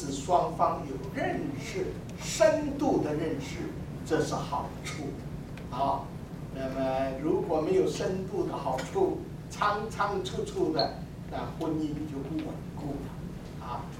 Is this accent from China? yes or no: no; Taiwan; 我是台湾人，那么是台湾的乡下啊，乡下人。